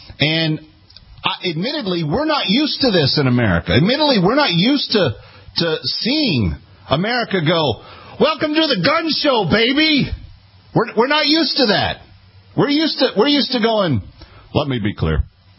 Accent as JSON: {"language": "English", "town": "Fort Worth", "region": "Texas", "country": "United States", "tie": "born or raised there", "said": "Let's go to my hometown, where I'm from originally, Fort Worth, Texas."}